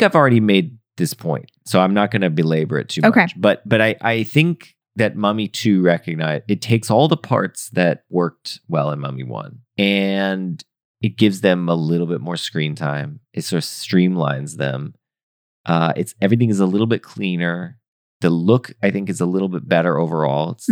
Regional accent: Malaysia; I'm a Malaysian.

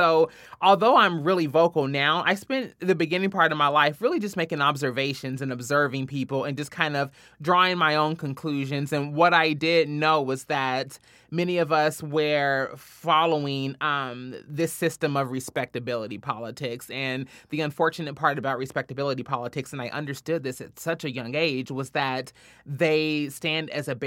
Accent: Louisville, Kentucky, United States; Yeah, so I'm from Louisville, Kentucky.

